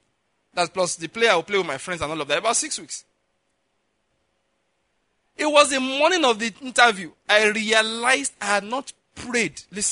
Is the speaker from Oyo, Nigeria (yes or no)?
no; Enugu, Enugu State, Nigeria; I said, I come from Enugu, it's far. I can't come back.